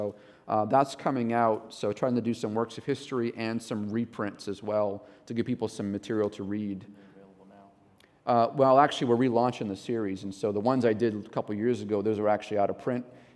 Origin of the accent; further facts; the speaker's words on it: New England, United States; I'm from New England. We planted in the town I was born and raised